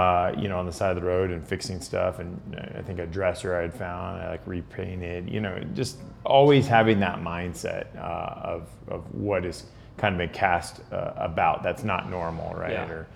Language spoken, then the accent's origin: English; Corpus Christi, Texas, United States; also born or lived in College Station; Yeah, so I grew up in Corpus Christi. I went to college at Texas A&M, so I was living in College Station when I think I came to visit here.